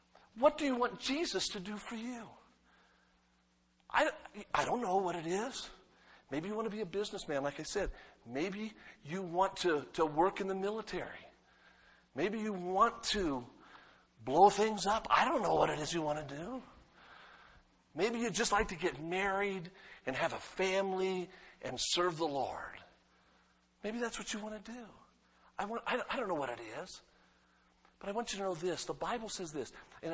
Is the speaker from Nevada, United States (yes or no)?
yes; Las Vegas, Nevada, United States; I grew up in Las Vegas. My dad died, as I said, when I was 10.